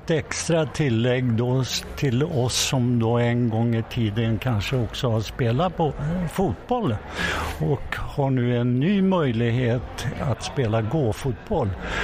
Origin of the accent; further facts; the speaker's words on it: Enköping, Uppsala County, Sweden; Jag kommer själv från Enköping